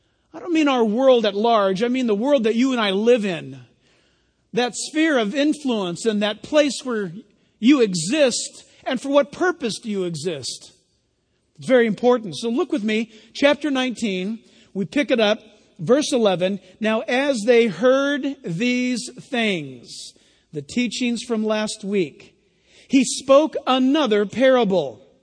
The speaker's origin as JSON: {"language": "English", "town": "San Diego", "region": "California", "country": "United States", "tie": "born or raised there", "said": "I was born and raised in San Diego where the fog was, you know, dangerous enough."}